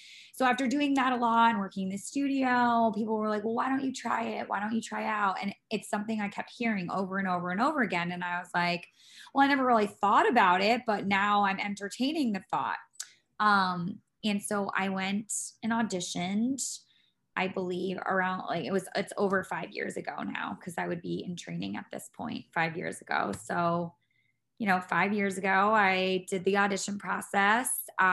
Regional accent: Rhode Island, United States; now in Boston, United States; because I'm from Rhode Island originally, I chose Boston

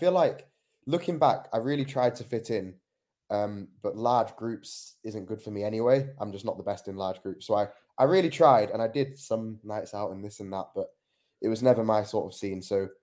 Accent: Hong Kong; born there; I was born in Hong Kong, but I only lived there.

